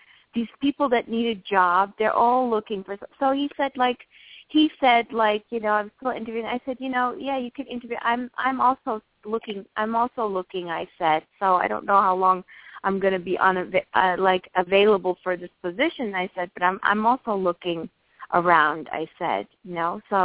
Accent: France; I'm from Europe. And it's an extra load I'm carrying from France.

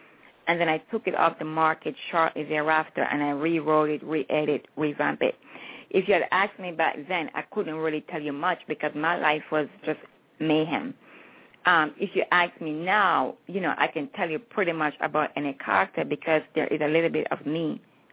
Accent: Falmouth, Trelawny, Jamaica; now in New York, United States; But that's because I was raised in Falmouth in the parish of Trelawney.

